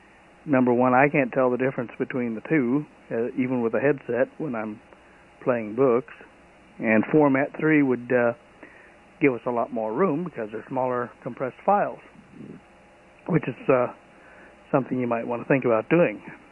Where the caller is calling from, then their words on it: Portland, Oregon, United States; I'm calling from Portland, Oregon